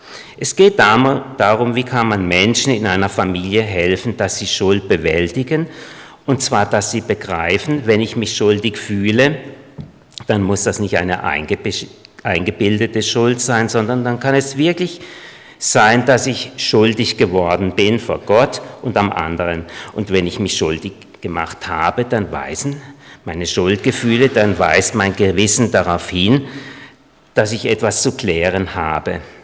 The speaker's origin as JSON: {"language": "German", "region": "Baden-Württemberg", "country": "Germany", "tie": "born there", "lives_now": "Traunreut, Germany", "said": "Ich bin im Südschwarzwald geboren."}